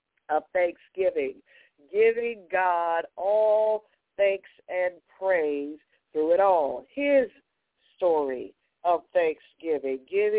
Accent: Texas, United States; You know, I'm from Texas, and I understand the best fruit, the juiciest fruit, the most nutritious fruit comes from the valley.

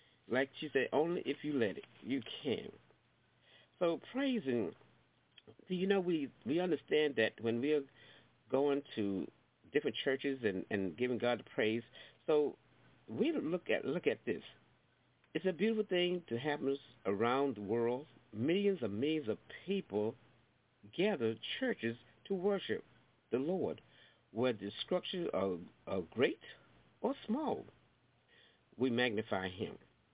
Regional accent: the South, United States; now in New York, United States; I was born and raised in the South, so we all had to go to church.

